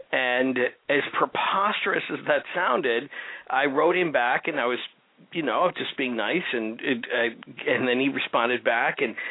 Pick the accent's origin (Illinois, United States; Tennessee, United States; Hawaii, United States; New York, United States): Illinois, United States; My wife is always fond of pointing out that I'm not actually from Chicago. I'm from the suburbs of Chicago